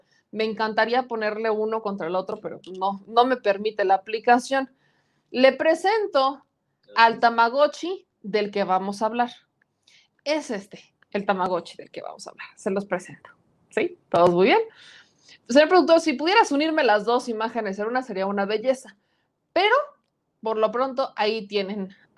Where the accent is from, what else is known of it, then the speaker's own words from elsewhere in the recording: Puebla, Mexico; somos los poblanos